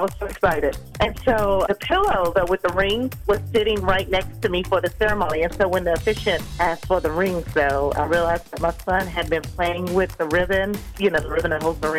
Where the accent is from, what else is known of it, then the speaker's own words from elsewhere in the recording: Madison, United States; I'm from Madison.